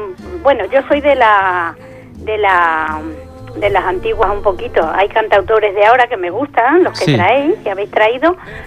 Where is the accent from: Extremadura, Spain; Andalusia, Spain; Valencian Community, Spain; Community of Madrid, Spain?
Extremadura, Spain; escucho también la música de … que es de mi tierra también